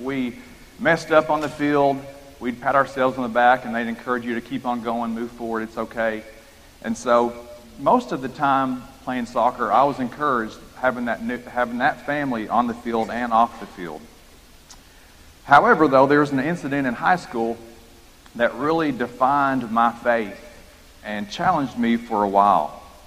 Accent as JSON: {"language": "English", "region": "Kentucky", "country": "United States", "tie": "born or raised there", "said": "But in where I grew up in Kentucky, even in the world of sports, it was even worse."}